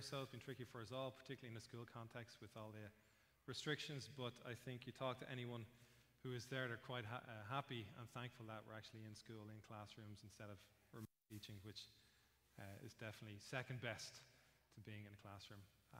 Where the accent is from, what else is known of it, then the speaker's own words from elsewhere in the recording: Dún Laoghaire, Leinster, Ireland; now in Rathnew, Ireland; I am from Dunleary originally, currently living in Rathnew, County Wicklow with my family.